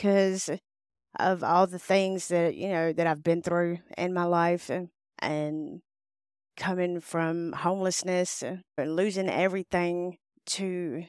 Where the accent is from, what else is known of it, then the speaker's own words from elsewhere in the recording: Tifton, Georgia, United States; No, I grew up in Tifton, Georgia.